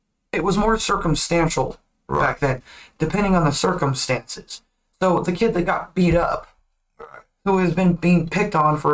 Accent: Philippines; And then there was one that used to make fun of me for being Filipino because he didn't even know what the Philippines was.

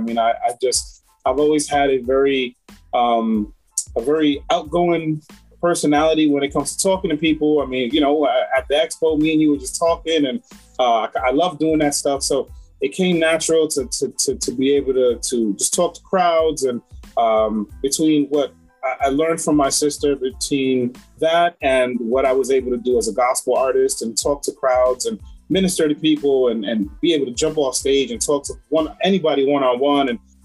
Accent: Bronx, New York, United States; I am from New York. So I'm in upstate, originally from the Bronx

